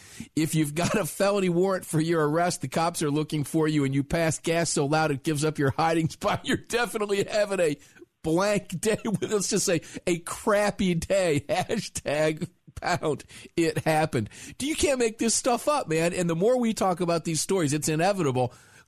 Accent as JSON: {"language": "English", "town": "Tampa", "region": "Florida", "country": "United States", "tie": "born or raised there", "said": "I'm going to go back to my hometown of Tampa, Florida"}